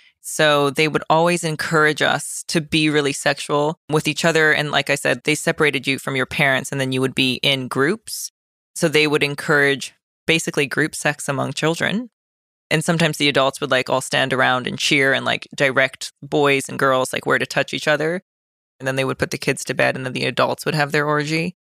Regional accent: Hokkaido, Japan; also born or lived in China; We moved to Japan, to the most northern part of Japan, called Hokkaido

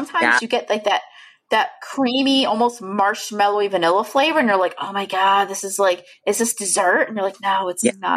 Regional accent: Connecticut, United States; So I am from Connecticut. I was born and raised in Connecticut.

